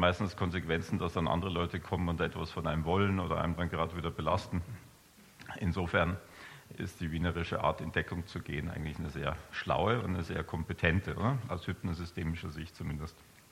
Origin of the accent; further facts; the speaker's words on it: Munich, Bavaria, Germany; moved away as an adult; now in Switzerland; ursprünglich komme ich nicht aus der Schweiz, also ursprünglich bin ich in München geboren und aufgewachsen, aber dann irgendwann mal studienmäßig ausgewandert und 76 in der Schweiz gelandet